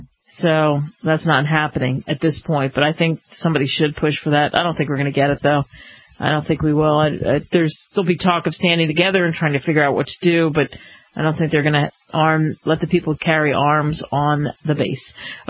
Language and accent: English; Killeen, Texas, United States; And I have to tell you, I'm from Killeen, and it just breaks my heart that we had another shooting at Fort Hood.